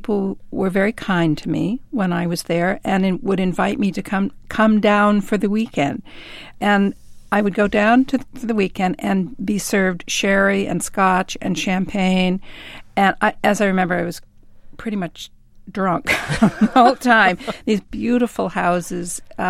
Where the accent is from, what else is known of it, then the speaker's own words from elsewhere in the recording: California, United States; even as a little girl growing up in California, wishing it would rain so it would look more like England.